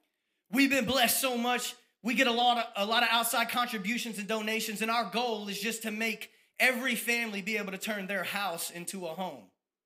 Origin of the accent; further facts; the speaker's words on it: Tampa, Florida, United States; I am from Tampa, Florida